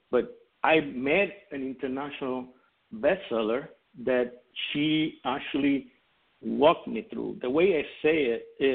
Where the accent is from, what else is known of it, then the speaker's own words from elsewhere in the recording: Puerto Rico; also born or lived in New York; I was born in New York. I was raised in Puerto Rico.